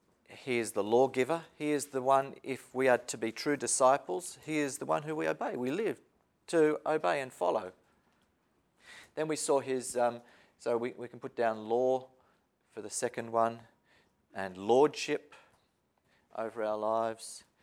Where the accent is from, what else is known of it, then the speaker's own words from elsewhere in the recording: Australia; I'm from Australia. That tells you something about me.